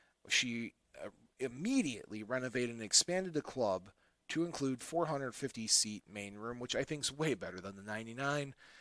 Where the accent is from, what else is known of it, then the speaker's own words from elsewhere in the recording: Chicago, Illinois, United States; oh, you know, I'm from Chicago, right?